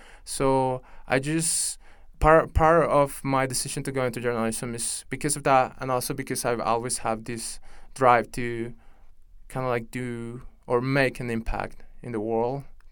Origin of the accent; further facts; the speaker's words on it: Nicaragua; growing up in Nicaragua.